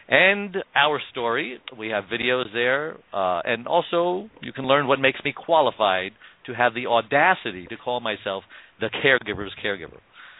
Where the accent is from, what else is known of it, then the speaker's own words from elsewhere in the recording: Brooklyn, New York, United States; Okay, that's a terrible New York accent, I know, and I'm from Brooklyn, so I'm ashamed.